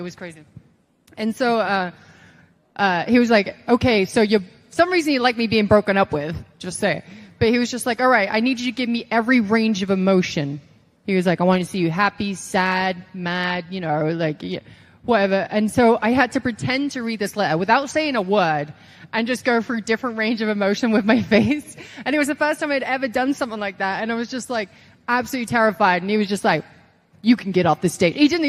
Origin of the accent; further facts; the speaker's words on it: England, United Kingdom; I'm from England. We do this.